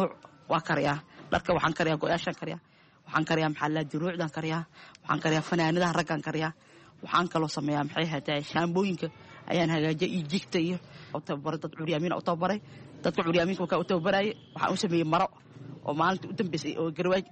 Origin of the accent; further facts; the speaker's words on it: Mogadishu, Banaadir, Somalia; moved away as an adult; Aniga waxaan kasoo qaxay Xamar, waxaan ku dhashay degmada Shibis yaqshid no kusoo barbaaray marka maxay ahayd xamar baan kasoo qaxay 2007 ayaan kasoo qaxay